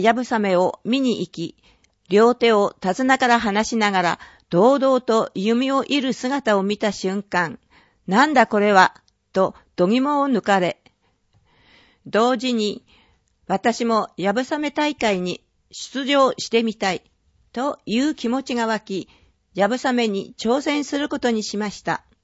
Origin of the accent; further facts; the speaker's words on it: Kanagawa, Japan; now in Towada, Japan; 出身は神奈川県ですが、分け合って自ら十和田市に住むことを選びました。